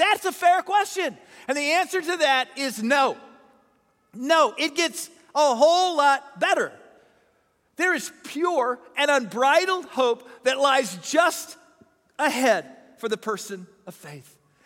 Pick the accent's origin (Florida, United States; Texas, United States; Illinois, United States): Illinois, United States; Du Quoin; And I was from DuQuoin, so it was a spring track meet.